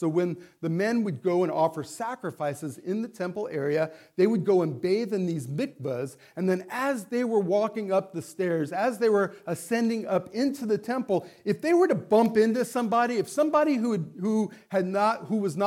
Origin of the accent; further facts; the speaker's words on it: Las Vegas, Nevada, United States; You guys know that I come from Las Vegas, right?